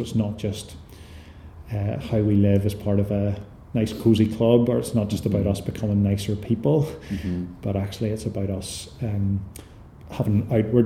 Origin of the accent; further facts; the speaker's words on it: Templepatrick, Northern Ireland, United Kingdom; I have an older sister as well, and we grew up in Templepatrick and attended a local church, Mucklemore Presbyterian Church.